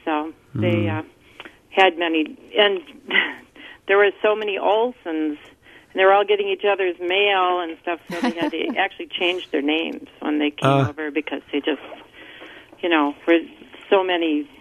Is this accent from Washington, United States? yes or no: no; Wisconsin, United States; I grew up in Door County and have been to Rock Island several times.